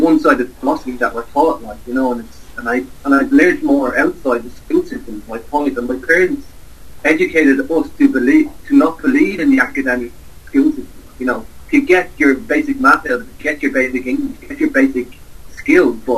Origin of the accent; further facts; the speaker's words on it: Ireland; when I was growing up in Ireland